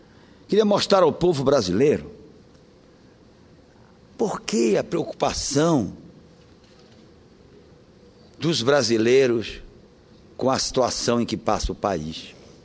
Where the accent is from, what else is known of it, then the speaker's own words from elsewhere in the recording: Pará, Brazil; comunicar ao país querido, comunicar à minha terra querida, o estado do Pará